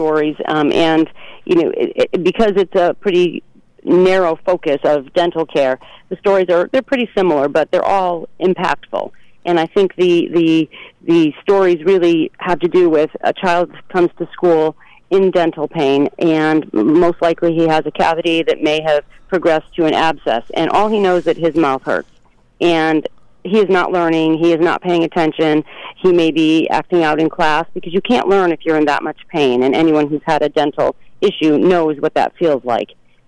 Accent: Harwinton, Connecticut, United States; I grew up in Harwinton, so this is, and my family's from Torrington originally, so this is home to me.

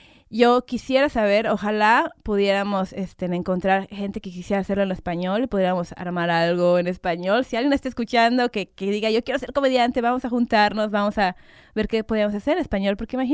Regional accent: Mexico; accent: Mexican; now in United States; yo como mexicana tengo un acento muy marcado mexicano, a veces siento que no me entienden

